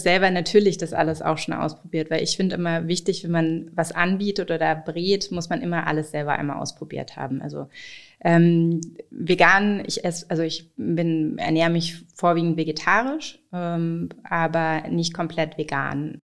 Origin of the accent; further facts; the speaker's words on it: Bremen, Germany; born there; also born or lived in Karlsruhe / Heidelberg; now in Berlin, Germany; Ich bin zwar in Bremen geboren, aber ich bin nach Karlsruhe schon damals gezogen und dann nach Heidelberg. Also ich war lange im Süden von Deutschland und bin dann vor 7 Jahren nach Berlin gekommen